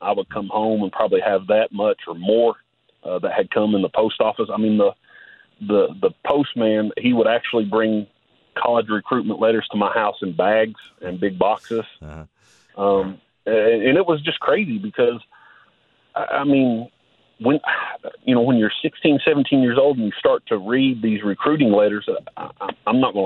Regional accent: Kentucky, United States; of course I love the University of Kentucky because I grew up in Kentucky.

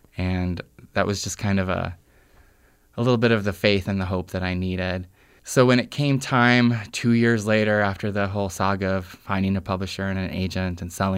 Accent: Troy, Montana, United States; I mean, I knew I was a different child growing up in Troy, Montana, so that was my escape.

